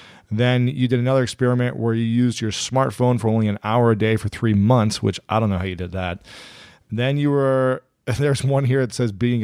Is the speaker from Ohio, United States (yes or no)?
yes; Ohio, United States; Yeah, I mean, growing up in Ohio, I dealt with humidity constantly. It was miserable. I mean, I love it there, but it's miserable.